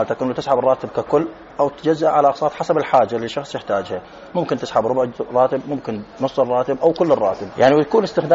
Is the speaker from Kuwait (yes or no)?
no; Iraq; انتشرت هذه الخدمة عندنا في جميع العراق، عندنا في الجنوب، عندنا بالوسط،